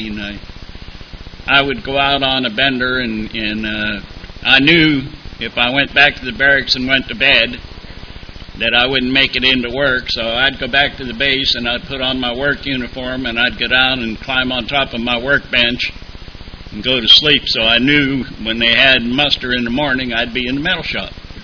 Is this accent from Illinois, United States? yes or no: no; West Virginia, United States; I grew up in a steel mill town, and I didn't like it growing up in West Virginia in that steel mill town, and I knew as soon as I could possibly do it, I was getting the hell out of there.